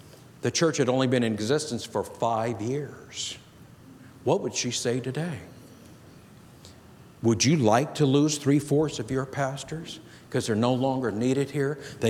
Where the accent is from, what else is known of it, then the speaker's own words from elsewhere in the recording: California, United States; I grew up in the Sacramento Valley, so I've been in this area a long time.